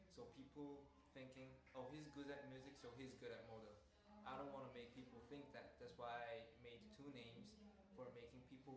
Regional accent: South Korea; English is a second language; Hi. I'm from South Korea.

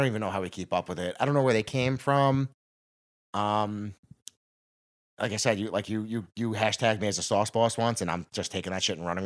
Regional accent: Yonkers, New York, United States; my friend Ken that I grew up with in Yonkers.

